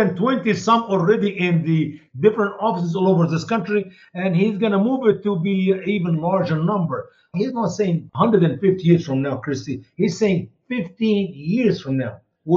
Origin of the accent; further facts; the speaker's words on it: Egypt; now in United States; could not hold the same job in my home country of Egypt